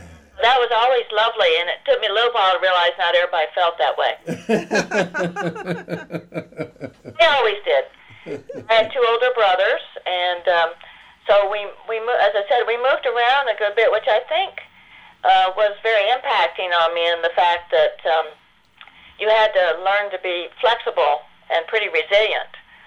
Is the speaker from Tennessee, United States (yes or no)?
yes; Oak Ridge, Tennessee, United States; born there; I was born in Oak Ridge, Tennessee. I was actually the first baby born there in the hospital